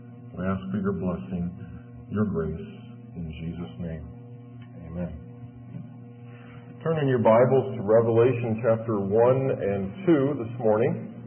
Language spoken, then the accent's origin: English; Kansas City, United States; from Kansas City.